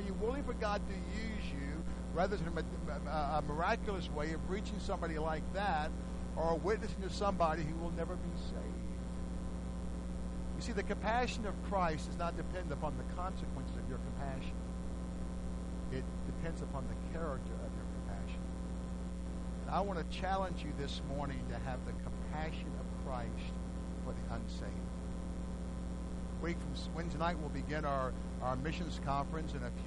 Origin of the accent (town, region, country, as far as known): Canada; born there